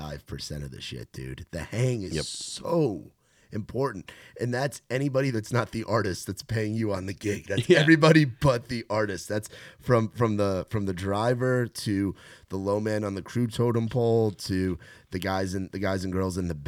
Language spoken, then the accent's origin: English; New York, United States; it reminds me of that feeling, like, growing up in New York, where there is just this energy and just this excitement